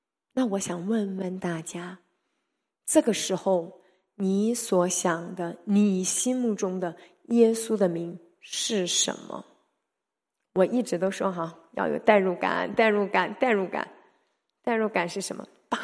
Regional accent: Northeast China, China; 我们东北人说这个人都不算兄弟

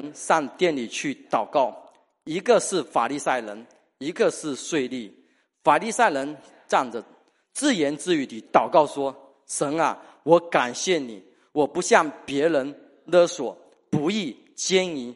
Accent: Fujian, China; 我们福建人爱拼才会赢

